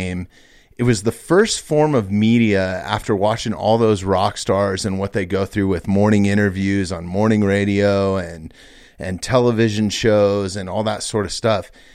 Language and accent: English; Evergreen, Colorado, United States; I grew up right in Evergreen, right where the studio is at, like a mile from there.